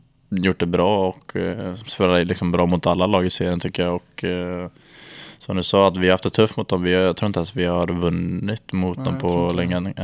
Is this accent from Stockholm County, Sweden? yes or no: no; Timmersdala, Västra Götaland County, Sweden; i Timmersdala så bor det runt 800 personer kanske. Och där är jag uppväxt med hela familjen.